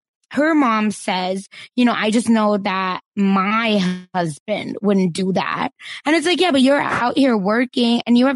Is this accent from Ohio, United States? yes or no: no; Broken Arrow, Oklahoma, United States; I'm from Broken Arrow, Oklahoma.